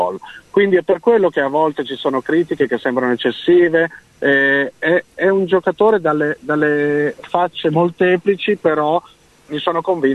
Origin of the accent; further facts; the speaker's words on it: Bologna, Emilia-Romagna, Italy; io sono tifoso del Bologna, sono di Bologna